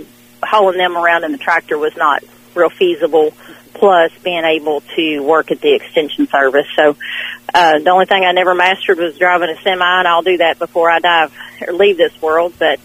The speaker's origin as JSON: {"language": "English", "region": "Kentucky", "country": "United States", "tie": "born or raised there", "said": "I was born and raised in Hardin County, and I started out in FFA when I was a sophomore, actually, in high school."}